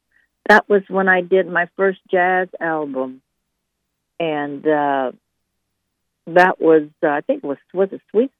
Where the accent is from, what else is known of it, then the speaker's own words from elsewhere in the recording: Detroit, Michigan, United States; I'm from Detroit. I was born and raised in Detroit.